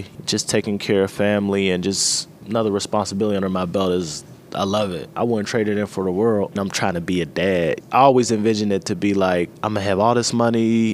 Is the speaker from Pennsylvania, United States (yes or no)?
yes; Pittsburgh, Pennsylvania, United States; I grew up in the Hill District all my life. I was born up Sugar Top. And then for a couple years, we moved to the North Side.